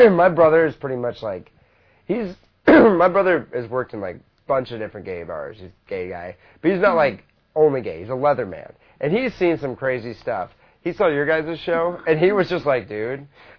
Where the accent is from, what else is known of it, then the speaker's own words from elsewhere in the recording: Midwest, United States; you know, I grew up in the Midwest, so I'll tell people in the Midwest about this stuff